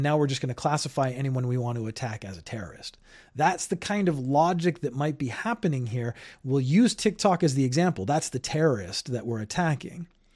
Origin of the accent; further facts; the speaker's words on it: Canada; now in Japan; I'm Canadian. I'm actually from a socialist republic, which means social services are inherently a part of the political system where I come from. I live in Japan